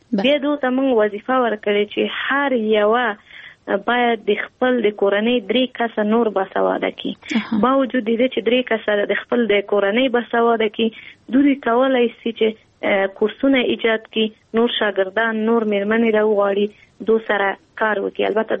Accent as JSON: {"language": "Pashto", "region": "Kabul", "country": "Afghanistan", "tie": "born or raised there", "said": "په کابل کې زیږیدلی یم په کابل کې لویه شوم په کابل کې مو تحصیلات مخکې وړي"}